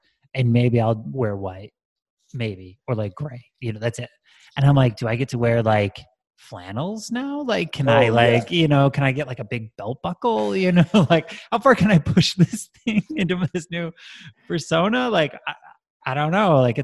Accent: New York City, New York, United States; I kind of identify as an East Coaster, as a New Yorker.

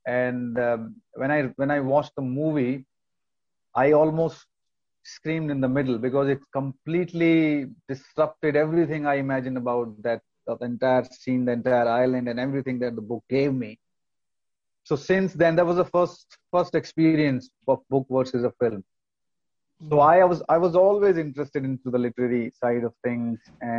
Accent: India; Yeah, it's a funny story, because I grew up in India, and we are fascinated by films

